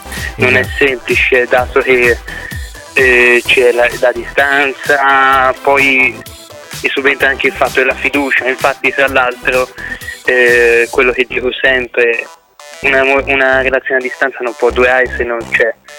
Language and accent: Italian; Trieste, Friuli-Venezia Giulia, Italy; Di Trieste.